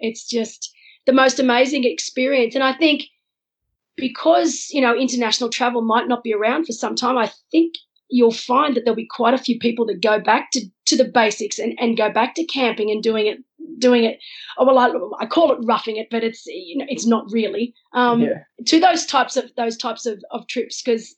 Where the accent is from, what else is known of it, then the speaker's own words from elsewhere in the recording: Wollongong, New South Wales, Australia; And I'm from Wollongong originally, so down on the south coast of Sydney.